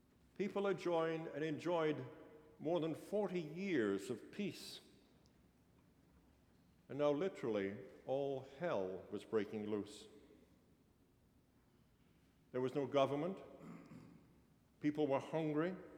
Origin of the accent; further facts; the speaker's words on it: England, United Kingdom; I grew up in England as a boy. It was those difficult post-war years.